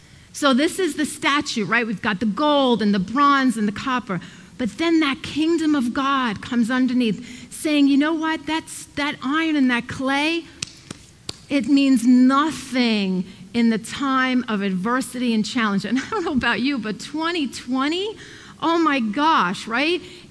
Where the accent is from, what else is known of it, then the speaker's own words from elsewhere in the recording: Brooklyn, New York, United States; I grew up in Brooklyn.